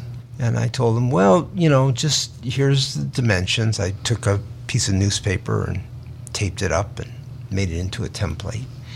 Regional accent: Chicago, Illinois, United States; born there; Well, my story is actually when I was born in Cabrini Green

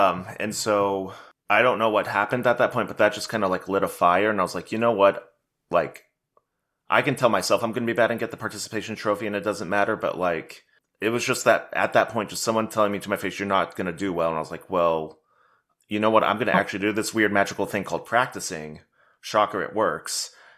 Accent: Lincoln, Nebraska, United States; So I grew up outside of Lincoln, Nebraska

